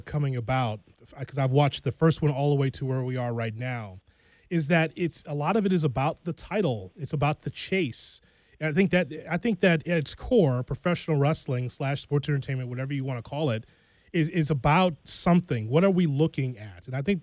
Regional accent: Chicago, Illinois, United States; something that I grew up watching along with the AWA because I'm from Chicago, so I grew up watching Vern's TV.

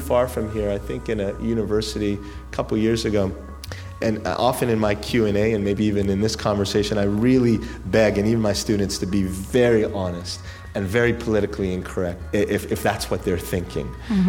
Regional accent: Amman, Amman Governorate, Jordan; also born or lived in Europe; Well, so backing up, I guess, a little, I was born in Amman.

